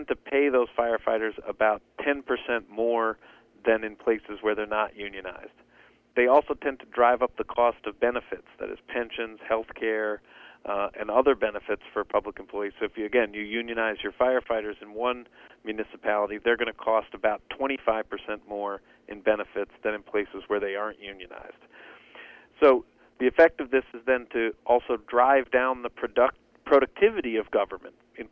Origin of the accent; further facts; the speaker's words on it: New York, United States; also born or lived in New Jersey; even my home state of New York and New Jersey